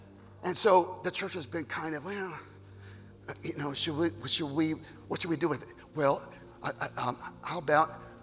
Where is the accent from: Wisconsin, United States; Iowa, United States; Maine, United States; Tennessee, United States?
Iowa, United States; Marshalltown; born there; I was born in Marshalltown, Iowa, 1958, February 5th.